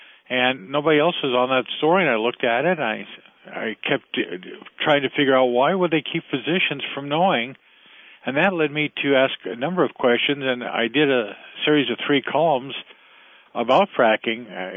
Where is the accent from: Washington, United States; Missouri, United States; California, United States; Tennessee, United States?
California, United States; you know, I'm a Californian, and I used to think, you know, well, it's up in the Pacific Northwest and in Canada.